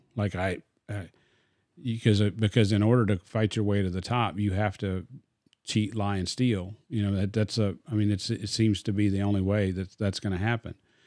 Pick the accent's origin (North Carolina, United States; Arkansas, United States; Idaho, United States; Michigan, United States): Arkansas, United States; moved away; It's funny, I'm from Arkansas, but he actually came.